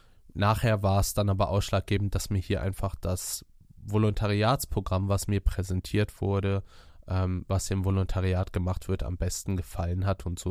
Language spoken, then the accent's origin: German; Düsseldorf, North Rhine-Westphalia, Germany; ich bin gebürtig aus Düsseldorf.